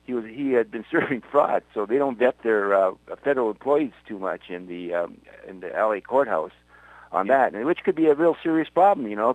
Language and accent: English; Thunder Bay, Ontario, Canada; You know, as a kid growing up in Thunder Bay, Canada, I wanted to be a Mountie at one time.